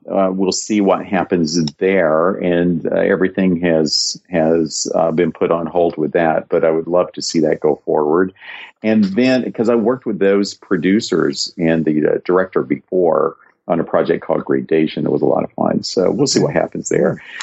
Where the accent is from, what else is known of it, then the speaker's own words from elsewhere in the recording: Kentucky, United States; accent: Kentucky; growing up in Kentucky and getting rid of that accent for the purposes of what I do has helped me be able to work with other accents.